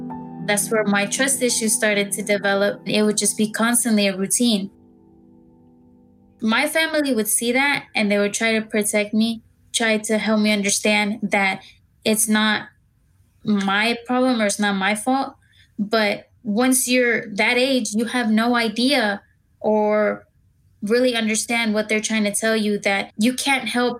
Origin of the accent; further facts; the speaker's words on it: Dallas, Texas, United States; I'm 17 and I'm from Dallas, Texas.